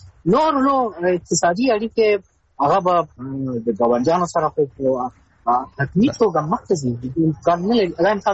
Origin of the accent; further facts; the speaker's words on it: Afghanistan; اما خو د یو افغان په حیث زه خو خپل دولت منطقي کولی نه شم